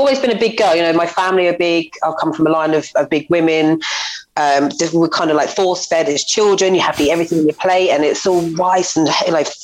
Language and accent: English; Woodbridge, East of England, United Kingdom; I grew up in just outside of Ipswich in Woodbridge.